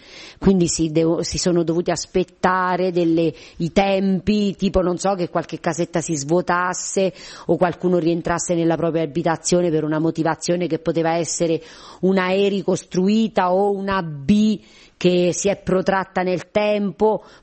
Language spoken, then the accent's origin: Italian; L'Aquila, Abruzzo, Italy; il mio paese, che è un piccolo paese che nessuno nomina mai ed è della frazione del comune dell'Aquila